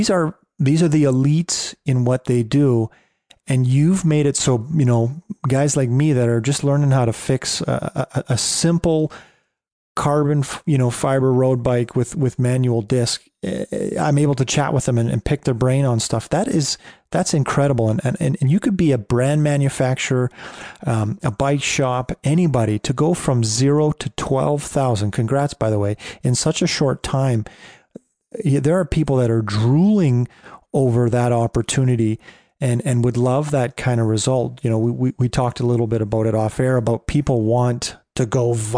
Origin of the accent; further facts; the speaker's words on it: Canada; I'm a Canadian